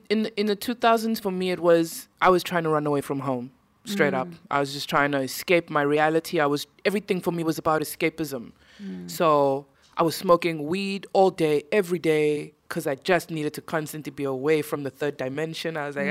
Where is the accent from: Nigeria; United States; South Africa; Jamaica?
South Africa; as a South African woman, as an artist, as an MC, as a human being